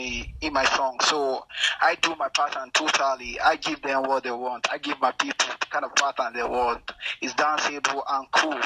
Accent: Nigeria; Yeah, I'm a singer from Nigeria.

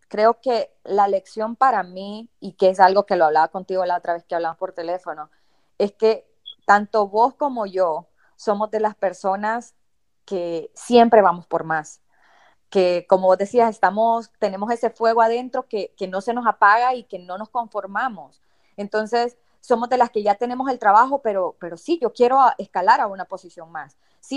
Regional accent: El Salvador; now in United States; en El Salvador, por lo menos nosotros que somos salvadoreñas

